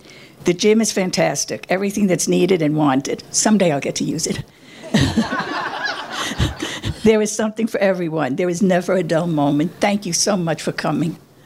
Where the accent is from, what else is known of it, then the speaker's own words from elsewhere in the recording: New York, United States; moved away as an adult; also born or lived in California; now in Nevada, United States; I'm a New Yorker.